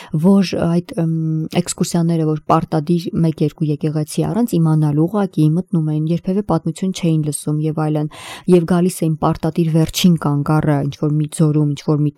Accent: Gyumri, Shirak, Armenia; դա ինձ համար թե որպես գյումրեցի եւ թե զբոսաշրջությամբ զբաղվող մարդ

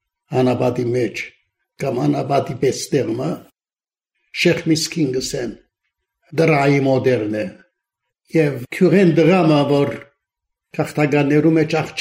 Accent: Amman, Amman Governorate, Jordan; also born or lived in Beirut, Lebanon / Southampton, United Kingdom; Ծնած եմ Հորթանան, Ամման, հայկական դպրոց Կացերեն, մինչև նախագրդարան, հետո արաբական դպրոց, երկրորդական վարժարան արաբական

